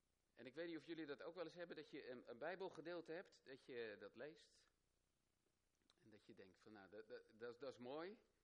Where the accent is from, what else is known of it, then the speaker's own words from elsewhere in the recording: Rotterdam, South Holland, Netherlands; born there; Ik ben in Rotterdam geboren. Dus we zijn ook 15 jaar in een gemeente geweest in Rotterdam-Zuid.